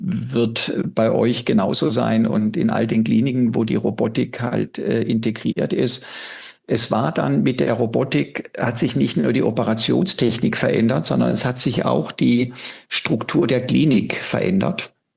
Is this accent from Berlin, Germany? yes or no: no; Donaueschingen, Baden-Württemberg, Germany; hört man wahrscheinlich von meiner Sprachmelodie her. Ja, ich komme aus der Ecke von Freiburg, aus dem südlichen Schwarzwald, dort, wo die Donau entsteht, aus Donau-Eschingen.